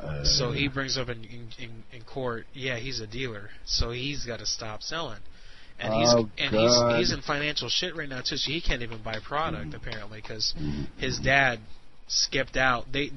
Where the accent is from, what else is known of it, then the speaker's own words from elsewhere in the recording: Orlando, Florida, United States; also born or lived in Puerto Rico; I was born in Orlando, Florida. But I was partly raised in Puerto Rico, like I said. 3 months out of the 12 of every year, up until I was 18, I was in Puerto Rico with my family.